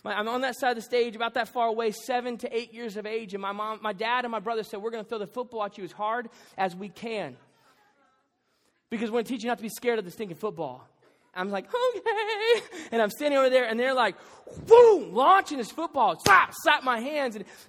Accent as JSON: {"language": "English", "region": "Texas", "country": "United States", "tie": "born or raised there", "said": "And I grew up in Texas, and there are a couple things that are important in Texas"}